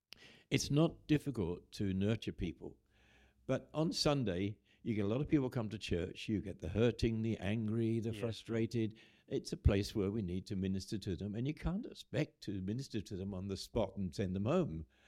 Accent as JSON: {"language": "English", "region": "England", "country": "United Kingdom", "moved": "yes", "lives_now": "Australia", "said": "didn't like to live there much, and so we came to Australia. In those days, we could just walk in, being English. We didn't have to have visas or anything."}